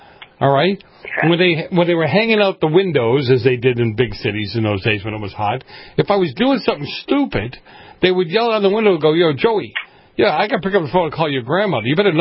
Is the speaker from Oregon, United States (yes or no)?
no; Boston, Massachusetts, United States; a guy who knew where I grew up in Boston and the little neighborhood I grew up